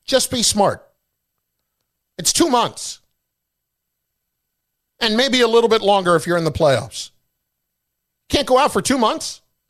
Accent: Chatham, New Jersey, United States; also born or lived in Closter; No, I lived in Closter for a little while, but I grew up in Chatham, New Jersey.

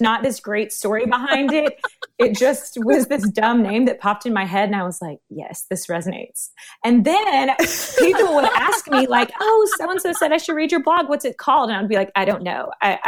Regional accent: Memphis, Tennessee, United States; I'm from the Memphis, Tennessee area, and I'm a writer too.

